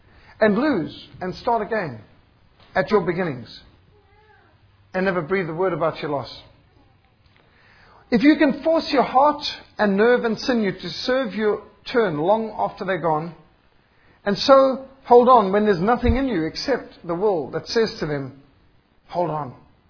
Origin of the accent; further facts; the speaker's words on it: Zimbabwe; I was brought up in Rhodesia where we had an old school type of education